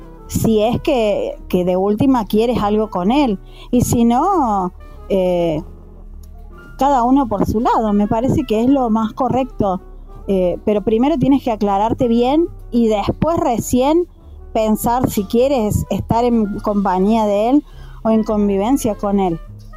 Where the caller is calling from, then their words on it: Argentina; desde Argentina